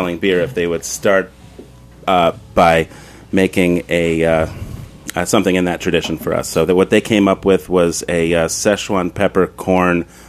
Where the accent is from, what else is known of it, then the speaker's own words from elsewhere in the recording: Long Island City, New York, United States; We live in Queens. I was raised in Long Island City. We have a very strong sense of pride about where we are.